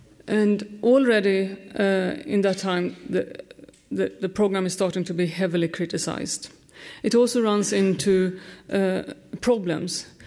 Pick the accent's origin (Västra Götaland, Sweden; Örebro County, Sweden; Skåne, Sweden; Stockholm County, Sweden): Stockholm County, Sweden; Stockholm; English is a second language; Growing up in Stockholm in the 1970s